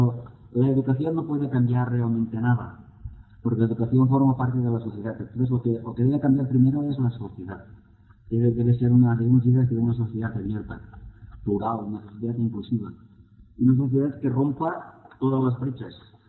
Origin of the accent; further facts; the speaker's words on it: Medellín, Antioquia, Colombia; soy de Medellín